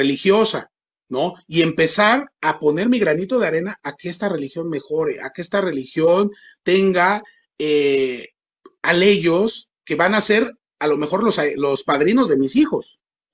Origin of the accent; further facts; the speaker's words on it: Mexico; y yo soy de México